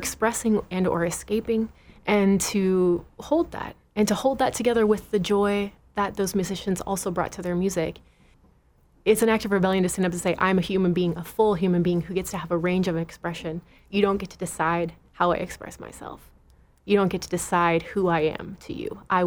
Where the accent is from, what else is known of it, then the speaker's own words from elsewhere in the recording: California, United States; also born or lived in Chicago / Boston; now in Chattanooga, United States; I grew up in California and then moved to Chicago and then moved to Boston and moved to here. So I've lived all over.